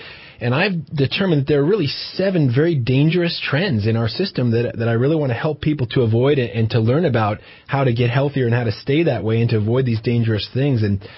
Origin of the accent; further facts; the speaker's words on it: California, United States; now in Redding, United States; My wife and I moved here. She was raised here. I was raised in the Bay Area.